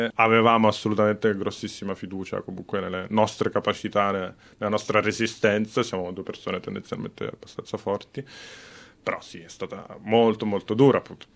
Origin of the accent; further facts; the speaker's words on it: Rome, Lazio, Italy; Appunto io vengo da Roma, che è una città super caotica